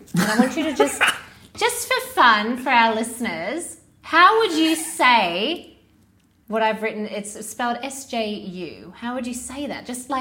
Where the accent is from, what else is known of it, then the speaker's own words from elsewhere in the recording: Australia; Say, I'm Australian.